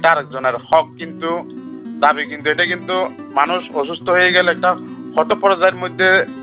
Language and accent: Bangla; Chittagong, Chittagong Division, Bangladesh; আমার বাড়ি আঙ্কেল চট্টগ্রাম।